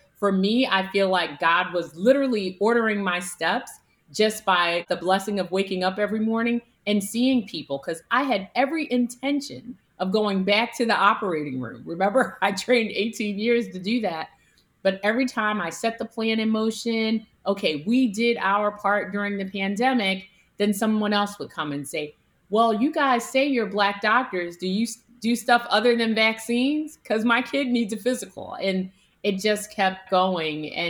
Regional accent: Philadelphia, Pennsylvania, United States; I'm a pediatric surgeon, but I'm born and raised in Philly.

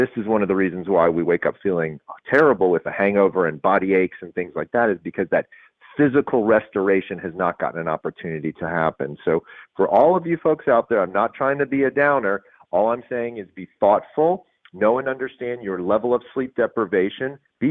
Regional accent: the South, United States; because I am from the South and I do enjoy bourbon

